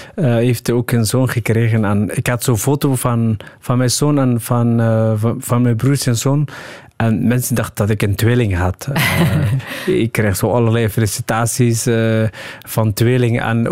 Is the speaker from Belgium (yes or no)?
yes; Ghent, Flanders, Belgium; Ik voel mij Gentenaar als ik weg ben op stages in het buitenland.